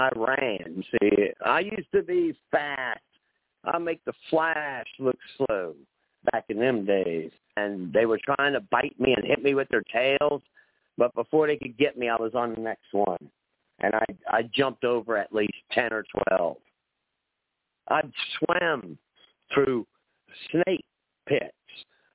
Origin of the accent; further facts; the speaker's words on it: New Orleans, Louisiana, United States; But anyway, how about I talk about where I come from? I come from New Orleans. I was born in New Orleans, land of swamps, voodoo, the capital of murder at the time.